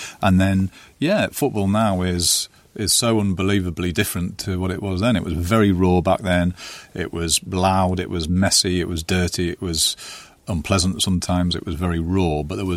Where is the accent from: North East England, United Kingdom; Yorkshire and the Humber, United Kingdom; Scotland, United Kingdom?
North East England, United Kingdom; I didn't feel English. I felt like I was from the Northeast and almost that the state was the enemy.